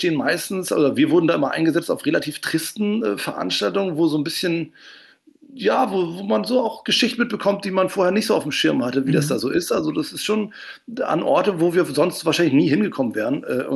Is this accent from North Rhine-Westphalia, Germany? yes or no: no; Schwarzenbek, Schleswig-Holstein, Germany; also born or lived in Hamburg; Und dann sind wir zusammen aufgewachsen im dicken, schönen Speckgürtel von Hamburg, da in Schwarzenbek. Das ist gerade noch Schleswig-Holstein dann, genau. Und dadurch haben wir so einen leichten nordischen Akzent wahrscheinlich drin.